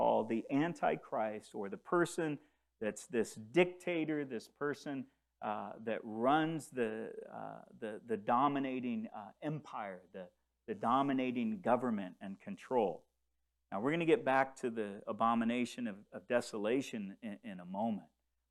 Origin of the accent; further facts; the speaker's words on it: DR Congo; Where I grew up in the Congo